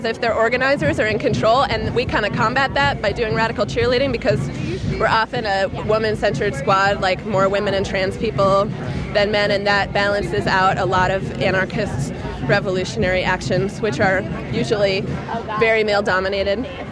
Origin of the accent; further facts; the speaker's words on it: New York, United States; a cheerleader from New York.